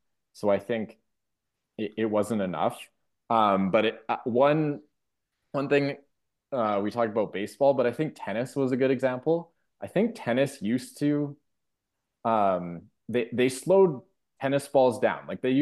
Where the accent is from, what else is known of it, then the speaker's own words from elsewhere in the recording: Calgary, Alberta, Canada; my home course that I grew up playing in Calgary